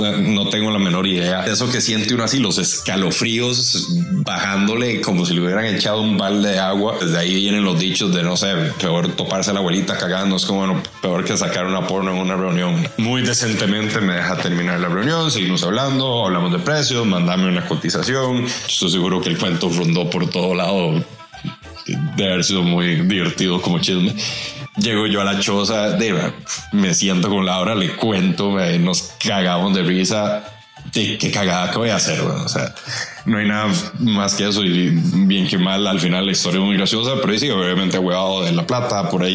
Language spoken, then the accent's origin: Spanish; Costa Rica; queríamos, obviamente, como buenos ticos celebrar antes de que todo saliera